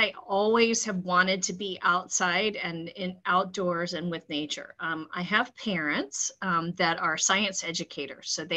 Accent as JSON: {"language": "English", "region": "Florida", "country": "United States", "said": "I'm from Florida."}